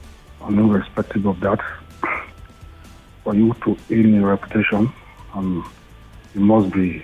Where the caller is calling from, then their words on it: Nigeria; I'm calling from Nigeria.